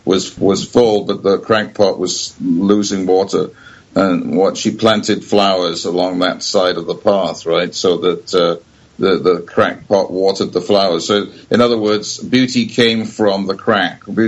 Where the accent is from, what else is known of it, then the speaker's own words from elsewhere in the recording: United Kingdom; I'm a British guy